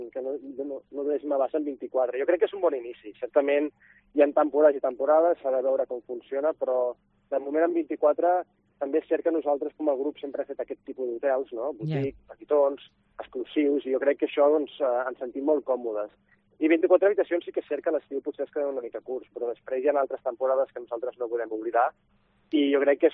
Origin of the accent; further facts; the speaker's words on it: Barcelona, Catalonia, Spain; Jo soc de Barcelona